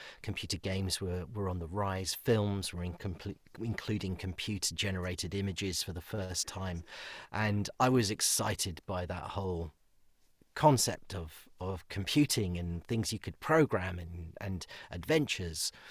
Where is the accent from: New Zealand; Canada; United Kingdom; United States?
United Kingdom; London; I grew up in London, North London, and was actively into the Scouts.